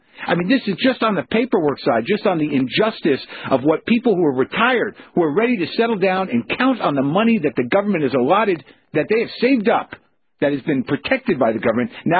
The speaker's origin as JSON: {"language": "English", "region": "New Mexico", "country": "United States", "tie": "born or raised there", "said": "From my home state. I grew up with Pete Domenici signs."}